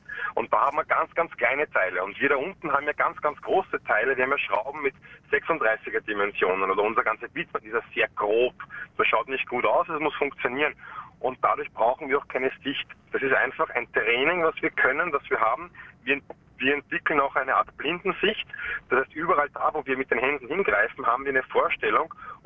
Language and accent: German; Vienna, Austria; Ich bin Wiener, ja, ich bin Österreicher.